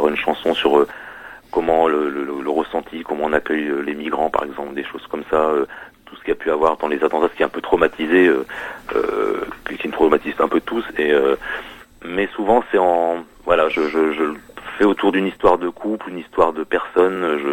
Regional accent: Glomel, Brittany, France; Ouais, le centre Bretagne, c'est ma région. Ouais, je suis de Glomel, qui est un vraiment, vraiment centre de Bretagne, qui est dans les Côtes d'Armor.

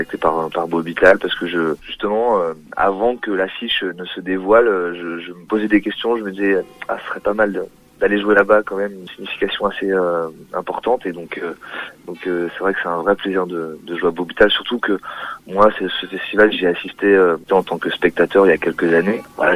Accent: Saint-Malo, Brittany, France; also born or lived in Dinan; Je suis né à Dinan. Ouais. J'ai pas vécu à Dinan, mais je suis né à Dinan et j'ai vécu près de Saint-Malo.

